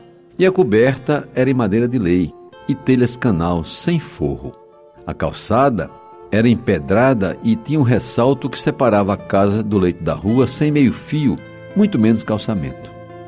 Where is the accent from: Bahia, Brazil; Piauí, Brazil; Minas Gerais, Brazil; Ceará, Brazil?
Ceará, Brazil; Jaguaribe; a casa onde eu vivi parte da minha infância, em Jaguaribe.